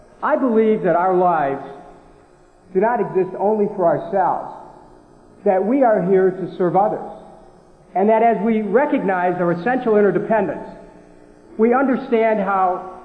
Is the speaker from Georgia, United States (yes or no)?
no; Cleveland, Ohio, United States; First, I grew up in Cleveland. The oldest of seven, lived in 21 different places by the time I was 17